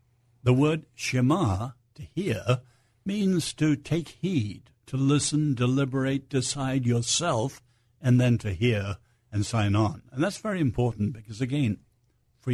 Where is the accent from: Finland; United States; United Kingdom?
United Kingdom; England; So in England, I'm English.